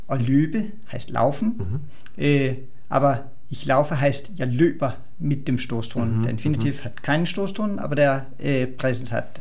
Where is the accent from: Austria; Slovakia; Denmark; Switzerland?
Denmark; Copenhagen, Capital Region of Denmark; Und dann als Däne, jedenfalls als Kopenhagener, merkt man das sofort, dass hier da war irgendwas.